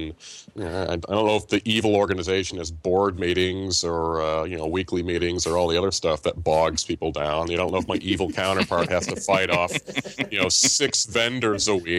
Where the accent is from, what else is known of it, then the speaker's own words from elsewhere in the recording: Des Moines, Iowa, United States; Not that long ago in my hometown of Des Moines, the local Catholic diocese got nicked for $600,000.